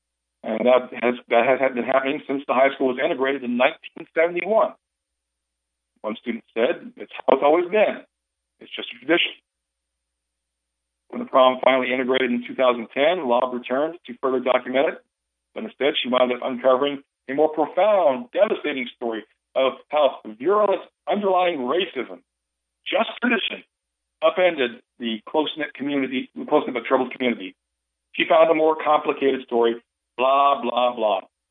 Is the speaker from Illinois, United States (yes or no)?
no; Waco, Texas, United States; Now, I'm from Waco. I grew up in Waco.